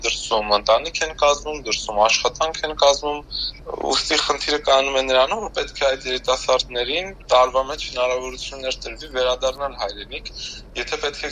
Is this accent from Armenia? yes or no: yes; Yerevan, Armenia; now in Marseille, France; ես Երևանցի եմ թե Մարսելացի եմ, հիմա ես պատրաստվում եմ ետ գալ Հայաստան